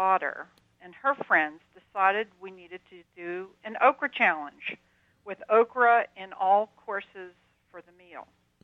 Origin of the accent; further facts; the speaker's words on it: New Orleans, Louisiana, United States; now in Austin, United States; So I grew up in New Orleans, and I ate okra gumbo, stewed okra, you know, lots of savory okra. And over here in Austin, I have a community garden plot